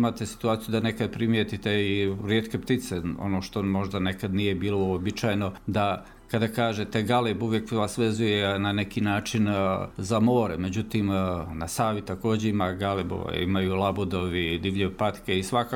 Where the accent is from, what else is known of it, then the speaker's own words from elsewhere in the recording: Brčko, Brčko District, Bosnia & Herzegovina; s obzirom da sam rođen u Brčkom, godine sam provodio pored Brčkog